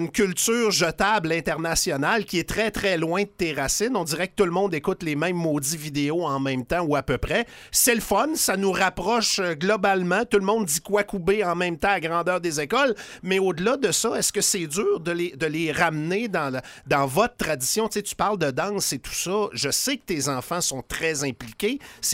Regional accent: Quebec, Canada; moved away as an adult; nous autres, quand on a sacré notre camp du Saguenay-Lac-Saint-Jean à 18 ans, c'était ça qu'on voulait tout faire, sacrer notre camp.

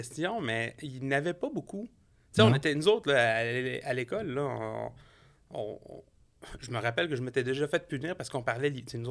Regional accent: Quebec City, Quebec, Canada; Nous, on est natifs de Québec.

